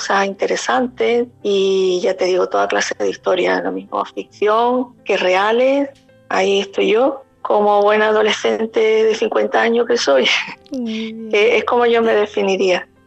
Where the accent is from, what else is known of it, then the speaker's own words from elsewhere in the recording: La Línea de la Concepción, Andalusia, Spain; Bueno, pues yo soy, como el acento está cantando, sí. Soy del sur, soy de La Línea y bueno, tengo 50 años